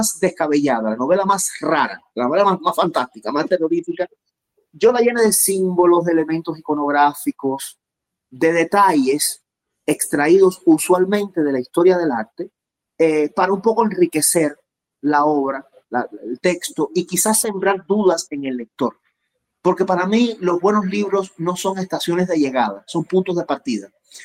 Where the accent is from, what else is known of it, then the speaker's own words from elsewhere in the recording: Las Villas, Cuba; Yo procedo de una zona de Cuba, el centro del país, donde actualmente hay tres provincias, Santi Espíritu, Cienfuegos y Villa Clara. Antiguamente esas provincias formaban una sola, eran conocidas como las villas.